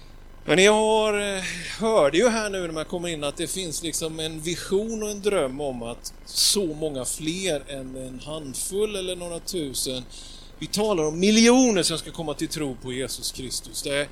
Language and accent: Swedish; Gothenburg, Västra Götaland County, Sweden; Vi kommer ju från de här krokarna. Från Vetlanda kommun, Eksjö kommun. Så jag har varit. Jag kommer från Göteborg och så har jag varit med släkten lite grann. Och sen nu är vi i Aneby här.